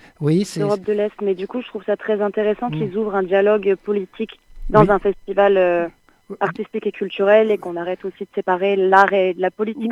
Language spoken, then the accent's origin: French; Montpellier, Occitanie, France; born there; now in Sauve, France; Alors moi, je suis née à Montpellier, oui.